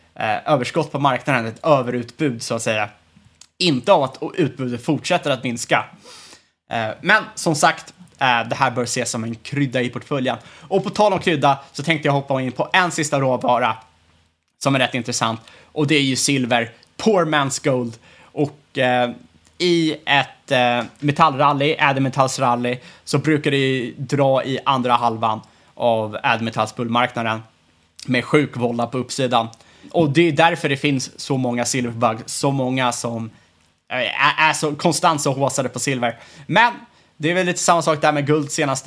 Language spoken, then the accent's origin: Swedish; Sweden; Jag menar, som svenskar är klart man dras till det.